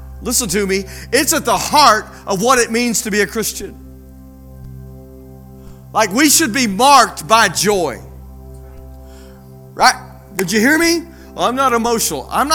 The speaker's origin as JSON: {"language": "English", "town": "Petal", "region": "Mississippi", "country": "United States", "tie": "born there", "also_born_or_lived": "Colorado", "said": "I was born in Petal, Mississippi. Like, we're almost to the end of the United States, y'all. Like, we're 1 hour away from the ocean."}